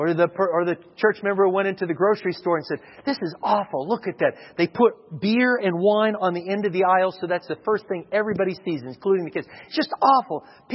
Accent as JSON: {"language": "English", "town": "Dallas", "region": "Texas", "country": "United States", "said": "I said, wow, I'm from Dallas area."}